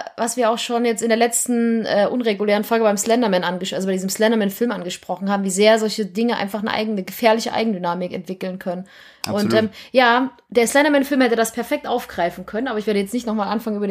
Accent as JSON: {"language": "German", "region": "East Germany", "country": "Germany", "said": "ich komme aus dem Osten"}